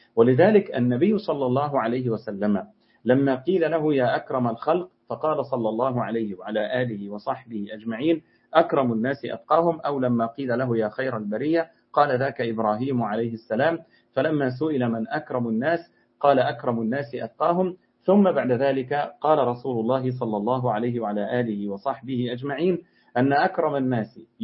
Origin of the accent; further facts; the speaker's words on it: Egypt; عندنا في مصر مثل شعبي يقول: أولاد الشيبة يتامى.